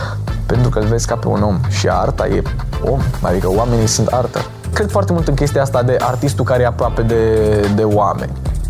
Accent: Bucharest, Romania; am 18 ani, sunt din București

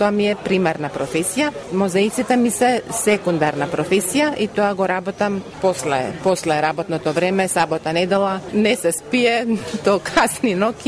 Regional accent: Ohrid, Southwestern, North Macedonia; now in Australia; Јас сум македонка од Охрид. Тука сум секоја година, по 3-4 месеци, по еднаш два пати доаѓам годишно. Моментално живеам во Австралија со фамилијата, а иначе корените ми се од Охрид

